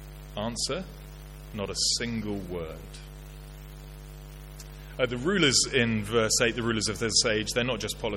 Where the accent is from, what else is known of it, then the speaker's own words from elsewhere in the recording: United Kingdom; It's just because we're British and we're not very good with emotions